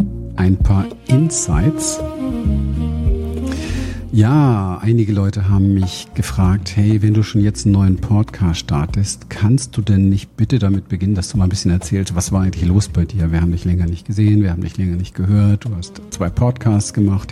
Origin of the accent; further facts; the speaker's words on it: Berlin, Germany; ich komme aus Berlin, bin aufgewachsen in Berlin-Wedding. Das ist das Ghettoviertel von Berlin. Damals schon, heute immer noch.